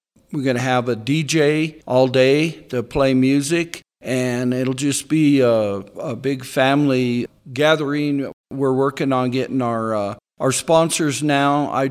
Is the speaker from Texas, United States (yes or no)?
no; Monte Vista, Colorado, United States; I was born and raised in Monta Vista, and I was on the Monta Vista Fire Department for 26 years.